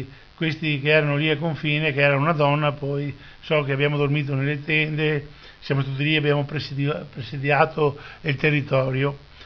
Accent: Veneto, Italy; Per noi veneti sappiamo cos'è Codogné, perché come veneti, come patrioti veneti

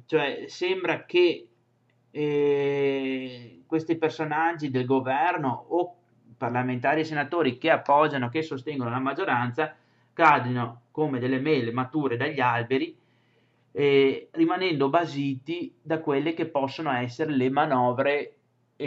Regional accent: Veneto, Italy; noi come Veneto Serenissimo Governo, come Veneti, proponiamo uno Stato diverso

